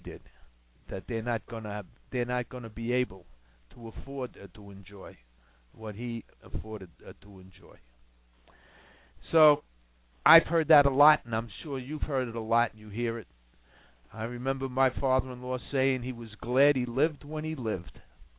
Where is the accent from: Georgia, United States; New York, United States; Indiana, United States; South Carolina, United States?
New York, United States; So growing up in Washington Heights, New York, when you sat in the classroom, it took the teacher to call the names.